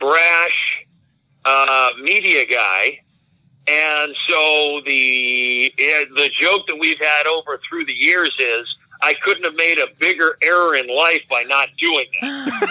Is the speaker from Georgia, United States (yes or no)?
no; Boston, Massachusetts, United States; I always enjoyed science, and I thought I might be a marine biologist when I grew up in Boston.